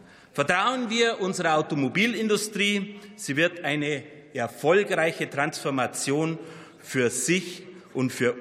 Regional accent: Bayerbach, Bavaria, Germany; Verein historischer Fahrzeuge Bayerbach in meinem Heimatort

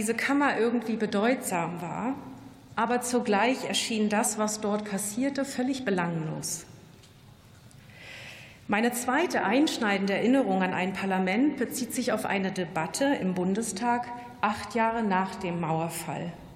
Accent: Germany; born there; denn ich wurde 1976 in der DDR geboren

